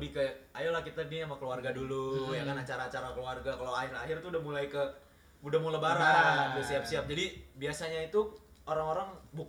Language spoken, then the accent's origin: Indonesian; Padang, West Sumatra, Indonesia; soalnya kan gue orang Padang kan, jadi gue beli